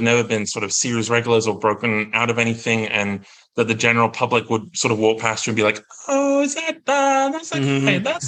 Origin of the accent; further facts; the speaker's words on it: Stoke-on-Trent, West Midlands, United Kingdom; accent: northern; This isn't my native voice. I mean, this is how I talk now, I guess, in general. My native accent is from a town called Stoke-on-Trent.